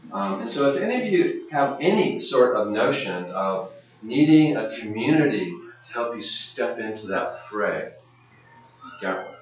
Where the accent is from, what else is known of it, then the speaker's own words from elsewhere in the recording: Pacific Northwest, United States; I'm from the Northwest, but lived away for many years, came back about 5 years ago